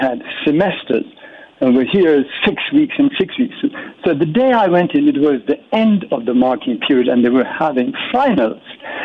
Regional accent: Jamaica; When I was growing up in Jamaica

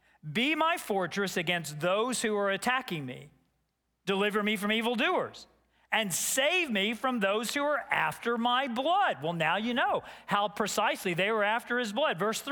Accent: Texas, United States; she's from the Northeast, and I'm from Texas.

